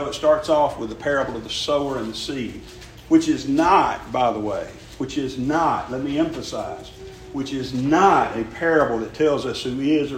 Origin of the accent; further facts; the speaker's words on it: Meta Branch, United States; Brother Tim and I grew up in Meta Branch, just 20 miles or so from here